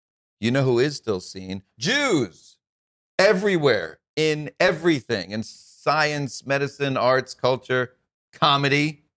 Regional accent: New York, United States; And anti-Semitism that I experienced was so minimal growing up in New York.

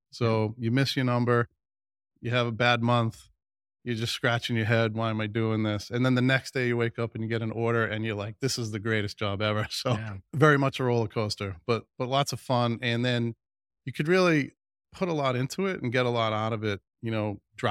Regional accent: Boston, Massachusetts, United States; I grew up in Boston. EMC obviously headquartered in Hopkinton. I was right in their backyard.

